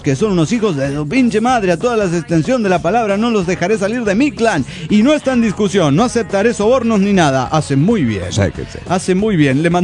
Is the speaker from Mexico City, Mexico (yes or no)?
yes; Mexico City, Mexico; del DF mexicano.